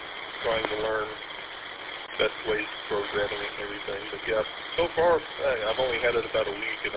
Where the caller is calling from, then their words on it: Michigan, United States; I'm calling from Rosefield, hitting the Detroit repeater as well.